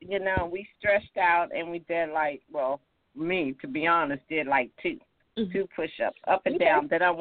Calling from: North Carolina, United States; calling from North Carolina.

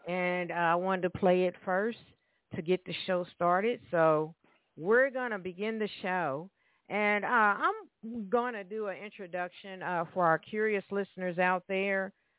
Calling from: Evansville, Indiana, United States; I am calling from Evansville, Indiana.

